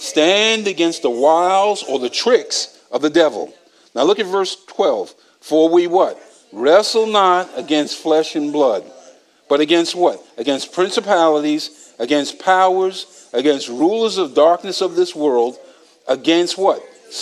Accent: Bronx, New York, United States; because I'm from the Bronx, right?

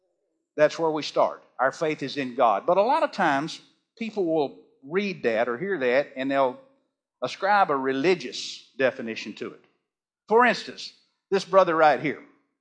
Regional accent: US South, United States; See, now I'm from the South, and so we have colorful metaphors and so forth down there.

